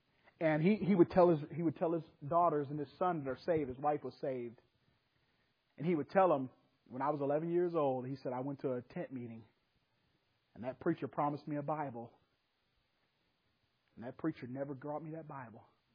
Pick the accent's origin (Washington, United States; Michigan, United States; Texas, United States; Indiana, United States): Indiana, United States; Gary; born there; I was born in Minnehaha, Gary, Indiana. It was the murder capital of the United States at that time.